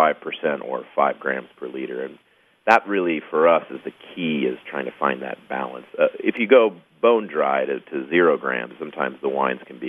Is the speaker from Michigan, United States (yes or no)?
yes; Lansing, Michigan, United States; I actually grew up in Lansing, Michigan. My father had been involved in state government in the state of Michigan for a number of years. So I grew up in Lansing, Michigan.